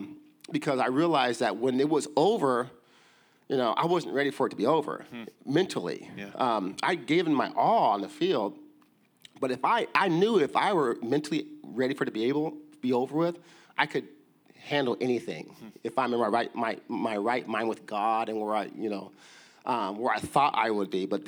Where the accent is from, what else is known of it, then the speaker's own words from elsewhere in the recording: Kansas, United States; You know, I grew up in Kansas, as I said, and I have seven siblings, and I'm the sixth youngest of eight, and single parent